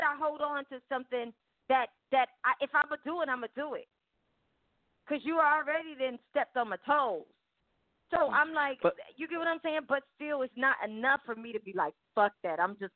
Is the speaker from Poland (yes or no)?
no; Compton, California, United States; I'm from Compton, California. Yes, you're right. But this Compton, California girl has got out of where I'm from and made a life for herself.